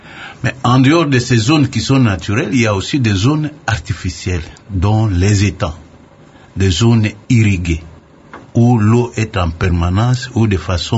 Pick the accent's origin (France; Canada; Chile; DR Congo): DR Congo; Mais attendez. Le meilleur pays, c'est nous. Après le Brésil. C'est nous.